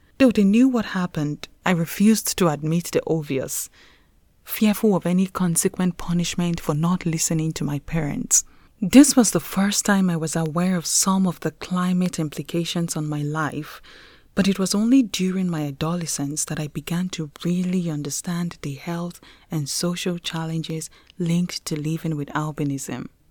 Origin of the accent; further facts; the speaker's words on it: Akwa Ibom, Nigeria; this is my story. I come from Akwa Ibom, a vibrant state in the south-south region of Nigeria.